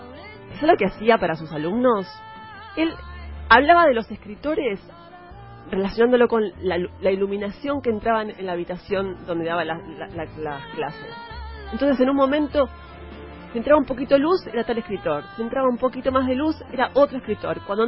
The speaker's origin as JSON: {"language": "Spanish", "country": "Argentina", "said": "Yo me defino como argentina, pero tengo el corazón ruso y la sangre italiana."}